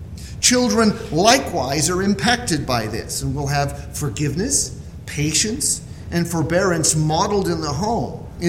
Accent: California, United States; I grew up in California in the late 1960s and 70s.

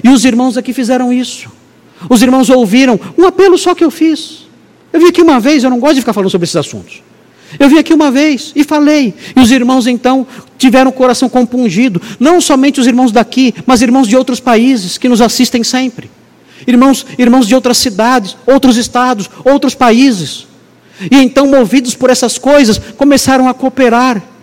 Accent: Brazil; É a nossa saga como brasileiros que somos.

